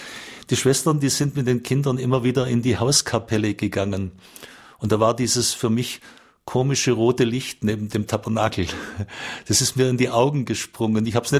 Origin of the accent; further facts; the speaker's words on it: Ulm, Baden-Württemberg, Germany; born there; Also ich bin 1958 in Ulm an der Donau geboren. Sie haben schon gesagt, ich bin in einer evangelischen Familie geboren und evangelisch getauft worden.